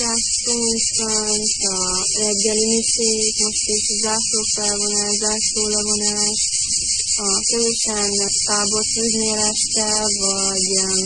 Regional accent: Hungary; 15 éves, Magyarországról jöttem.

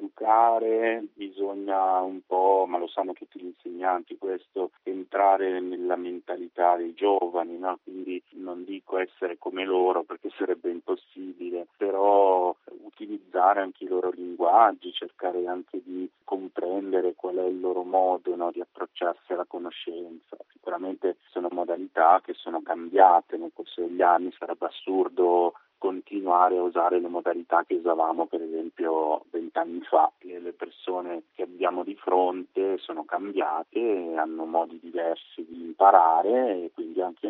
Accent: Milan, Lombardy, Italy; also born or lived in Calabria; io sono originario della Calabria in realtà, però vivo sin da bambino a Milano, come si sente anche dal mio accento probabilmente.

